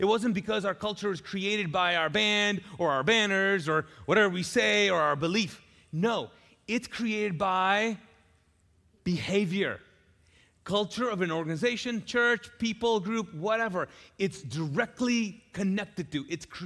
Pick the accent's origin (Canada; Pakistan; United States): Pakistan; Now I come from the Middle East, and I grew up in Pakistan, and I was visiting Pakistan several years ago